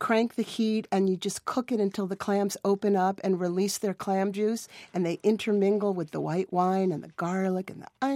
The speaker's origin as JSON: {"language": "English", "region": "New England", "country": "United States", "tie": "born or raised there", "also_born_or_lived": "East Coast", "said": "For me, a New Englander, I grew up on the East Coast, clams are summer."}